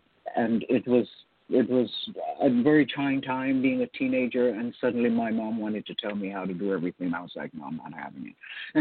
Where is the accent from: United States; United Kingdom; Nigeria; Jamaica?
Jamaica; Growing up in Jamaica, it was very strict. I went to church, I went to school, I went home.